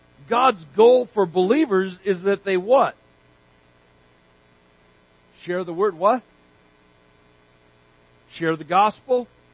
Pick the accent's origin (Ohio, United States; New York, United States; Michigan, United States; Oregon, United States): Oregon, United States; Canyonville; born there; I was born actually in Canyonville. But I lived here.